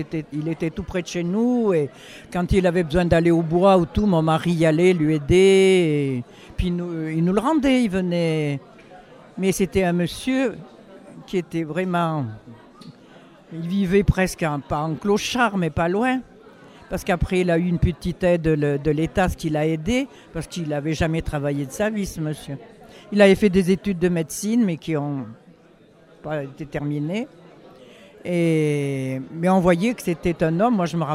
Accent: Alboussière, Auvergne-Rhône-Alpes, France; je venais de l'Ardèche. D'Alboussière, c'est pas loin, quoi.

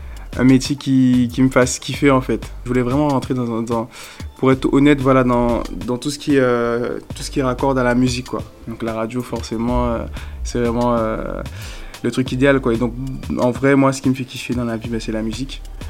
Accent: Guadeloupe; moved away as an adult; now in Montpellier, France; je viens de Guadeloupe, donc j'ai fait le voyage jusqu'en France, donc plus précisément à Montpellier, pour faire des études d'animateur radio à Studio M Montpellier. Et du coup, je travaillais avant en Guadeloupe en tant que commercial.

